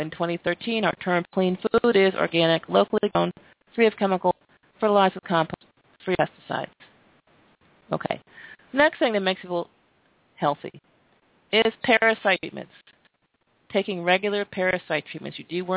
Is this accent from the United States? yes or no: yes; New York, United States; I can speak for New York State because I'm from New York State